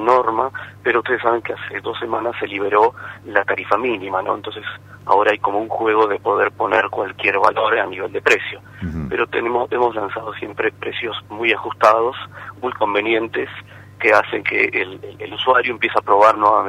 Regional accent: Argentina; somos todos argentinos

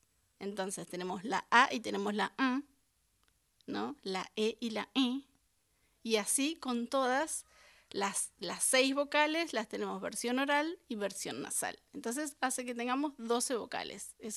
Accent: Quilmes, Buenos Aires Province, Argentina; Sí, soy de Quilmes

